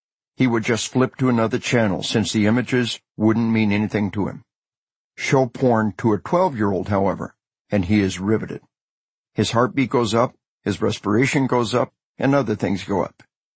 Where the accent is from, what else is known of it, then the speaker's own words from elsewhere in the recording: Arkansas, United States; Imagine some bubba from my home state of Arkansas